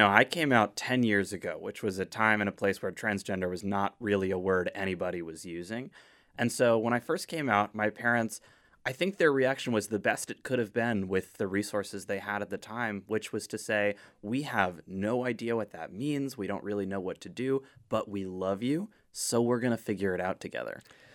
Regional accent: Connecticut, United States; born there; I was born a girl in Connecticut

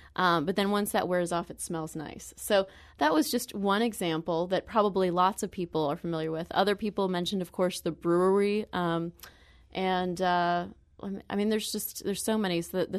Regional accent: St. Louis, Missouri, United States; Even though I'm from St. Louis, I still don't know so many different corners of the city.

